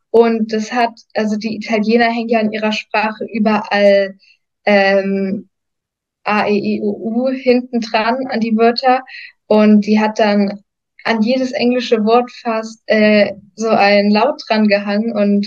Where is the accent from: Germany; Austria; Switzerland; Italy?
Germany